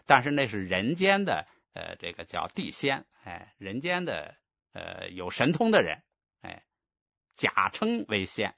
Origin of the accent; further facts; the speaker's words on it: China; 我们中国人不用分别这个字儿，因为我们不学字母